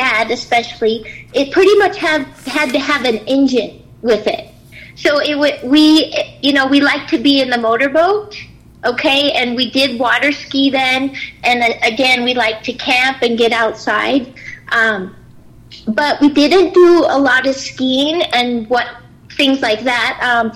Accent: Great Falls, Montana, United States; born there; I was born in Great Falls at Malmstrom Air Force Base.

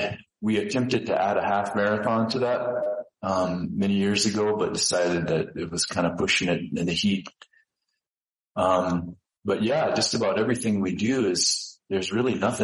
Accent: Crow Agency, Montana, United States; growing up in Crow Agency, it was always hot. It's always been hot there.

